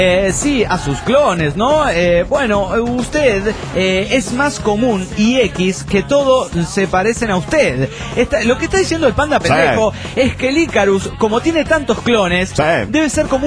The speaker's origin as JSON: {"language": "Spanish", "town": "Culiacán", "region": "Sinaloa", "country": "Mexico", "said": "de Culiacán, Sinaloa, México."}